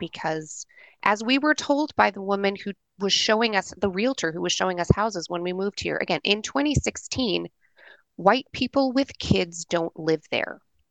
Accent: Indiana, United States; I grew up in Indiana, didn't learn enough about the history of the Klan there, knew that my school was almost entirely white.

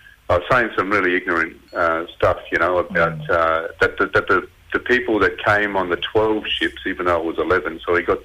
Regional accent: Darwin, Northern Territory, Australia; Torres Strait Islander, but I'm born and bred on Larrakia country, so I'm coming to you from Darwin today.

